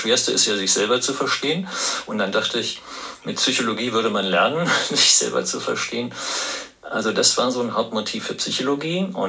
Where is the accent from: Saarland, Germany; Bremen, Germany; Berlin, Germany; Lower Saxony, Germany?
Saarland, Germany; Überherrn; Ich bin in der Tat in Überherrn zur Schule gegangen, zur Grundschule.